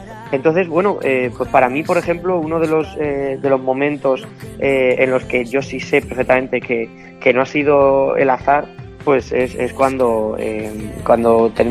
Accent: Alcázar de San Juan, Castilla-La Mancha, Spain; now in Madrid, Spain; En mi pueblo también es muy corriente pues ponerte una tapita en plan de gachas, de como de comida típica, ¿no? De allí, de mi pueblo, y la verdad que eso aquí en Madrid pues echa un poco de menos.

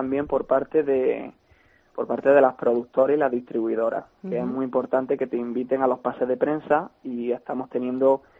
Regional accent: Jaén, Andalusia, Spain; Soy de Jaén, de Andalucía, pero bueno, estoy estudiando aquí en la Universidad Carlos III.

